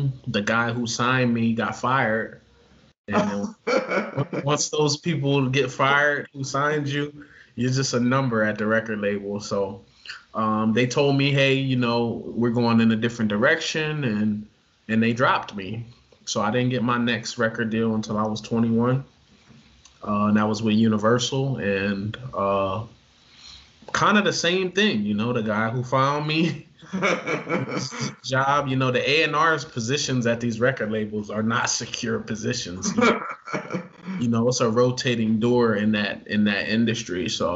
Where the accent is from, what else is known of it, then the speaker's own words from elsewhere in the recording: Wilmington, Delaware, United States; So I grew up in Wilmington, Delaware. Born and raised there